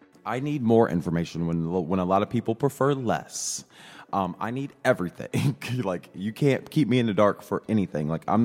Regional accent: Midwest, United States; I'm a Midwesterner, you know, very normal. My proximity to whiteness is pretty close, because I grew up in just a more conservative rural part of the Midwest, and this is how I am.

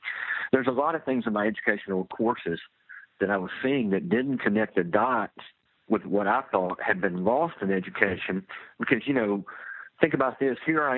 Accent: Buzzard Roost, Arkansas, United States; And yes, a lot of people love to hear the fact that I'm from Buzzard Roost, Arkansas.

